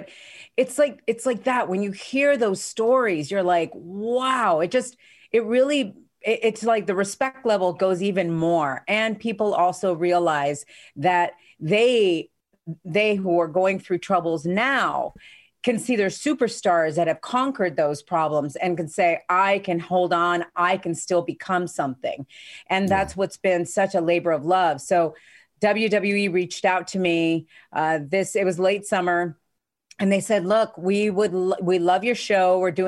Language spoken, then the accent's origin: English; Spain; And I grew up in Spain where it's all about the coffee, but I never drank it